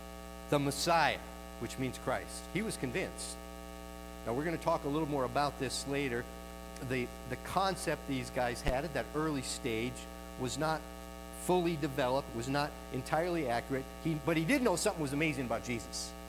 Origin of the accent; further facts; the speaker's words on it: Minnesota, United States; moved away as an adult; I haven't lived there for 40 years, but I am from Minnesota in the sense that I grew up there.